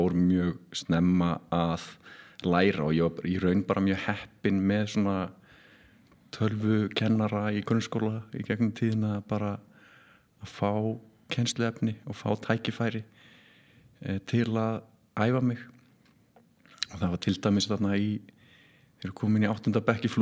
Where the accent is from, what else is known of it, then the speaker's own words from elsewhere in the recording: Seltjarnarnes, Capital Region, Iceland; ég alveg upp á Seltjarnarnesi og tengi svona kannski mest við þann stað þrátt fyrir að hafa þó verið í fjórum grunnskólum hér og þar og það var, já, í fyrsta bekk þá flytjum við á Núp í Dýrafirði